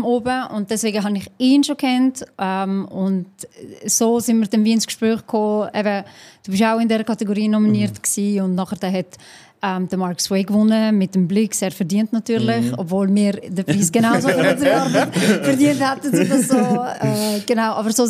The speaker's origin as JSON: {"language": "German", "town": "Pratteln", "region": "Basel-Landschaft", "country": "Switzerland", "tie": "born or raised there", "said": "Aber ich bin halt aus dem Ghetto von Basel. Nicht so in der Jam. Und darum hört man mir das nicht so sehr an. Weil wir weigern uns so den richtig Hardcore-Basel-Dialekt anzuwenden."}